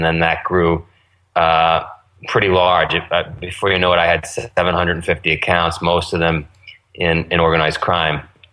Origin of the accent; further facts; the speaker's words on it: Howard Beach, New York, United States; I grew up in Howard Beach, Queens, and, it was organized crime capital of the world.